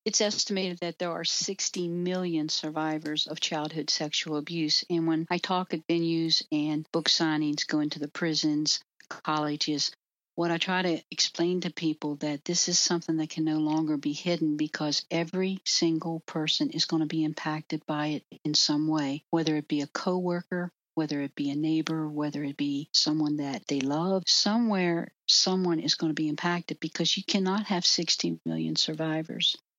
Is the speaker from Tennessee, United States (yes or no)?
no; West Virginia, United States; I'm not that old, but I was raised in West Virginia. Mm-hmm. West Virginia is almost heaven.